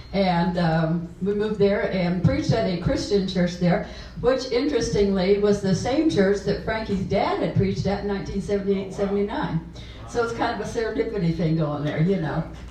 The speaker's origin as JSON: {"language": "English", "town": "Derby", "region": "Kansas", "country": "United States", "said": "Well, whoever we are from Derby. We live in Derby, Kansas, down near Wichita, so we're not that far away from you."}